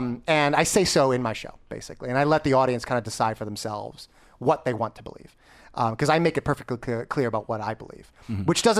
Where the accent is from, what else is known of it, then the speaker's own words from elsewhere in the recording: New York, United States; Well, you know, I'm here from New York.